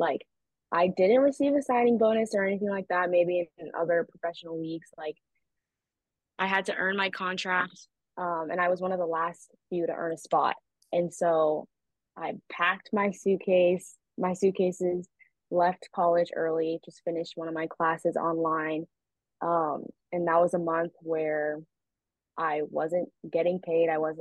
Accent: California, United States; Sorry, I'm from California. I don't really see bunnies

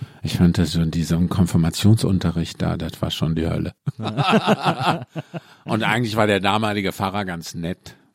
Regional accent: Mülheim an der Ruhr, North Rhine-Westphalia, Germany; komme ja bin aus dem Ruhrpott, also aus Mülheim Ruhr

